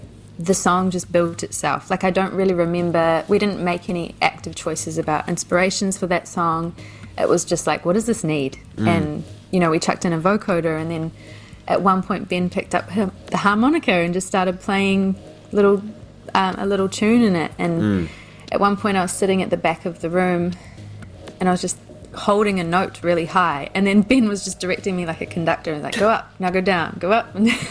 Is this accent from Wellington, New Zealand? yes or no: no; Rotorua, Bay of Plenty, New Zealand; growing up in Rotorua too, and I'm so drawn to and love the Māori culture